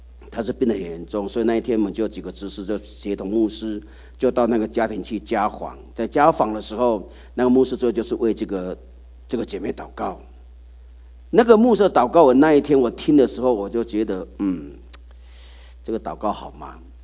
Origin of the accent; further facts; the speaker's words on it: China; 说我们中国人有一句话说什么，入土为安。